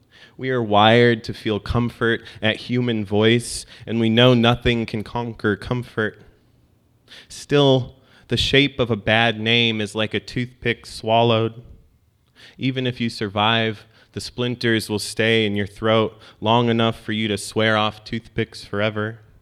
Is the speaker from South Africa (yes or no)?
no; Tehran, Tehran Province, Iran; So I'm Iranian. I was born in Tehran.